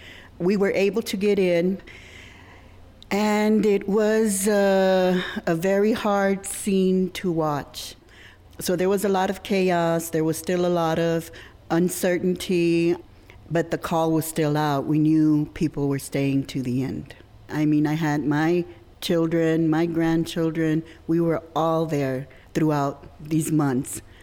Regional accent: central Mexico, Mexico; We are known as Mexica Chichimecas, also known as Aztecas. We are from Central Mexico, but our migration stories have us all the way from the Gilas to Veracruz into Central Texas.

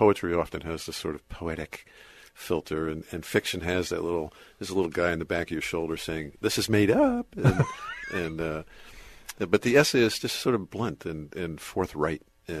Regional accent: Merrick, New York, United States; Yeah, down by Jones Beach.

